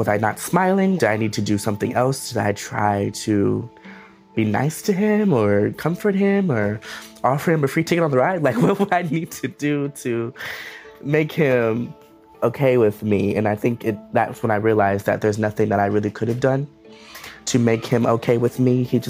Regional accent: Minneapolis, Minnesota, United States; I am from Minneapolis, Minnesota, and I am 18 years old

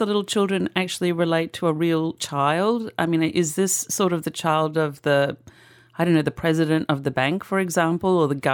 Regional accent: Australia; I grew up in Australia, and I have to tell you, down under, there is a woman on every bill

